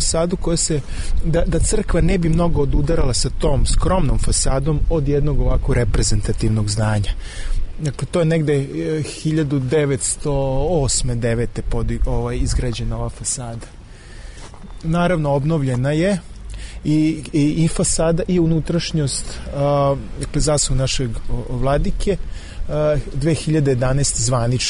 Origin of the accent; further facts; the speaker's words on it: Sremski Karlovci, Vojvodina, Serbia; Mi smo Karlovčani i uvek je na kartama stajalo Karlovic.